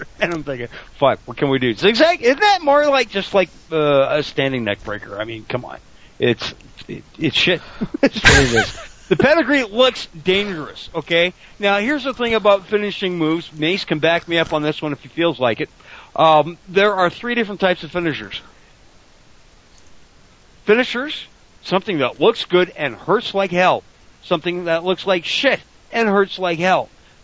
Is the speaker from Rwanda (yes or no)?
no; Canada; Wait, well, how is that surprise because I'm Canadian?